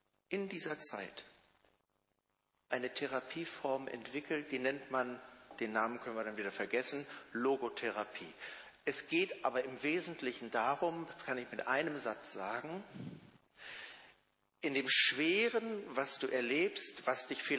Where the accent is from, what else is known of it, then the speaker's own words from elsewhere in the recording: Northern Germany, Germany; Ich komme ja aus Norddeutschland und da spricht man bisweilen etwas anders.